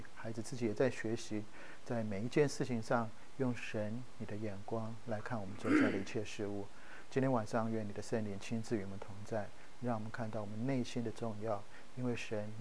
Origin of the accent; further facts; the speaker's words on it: Taiwan; 其实我从台湾来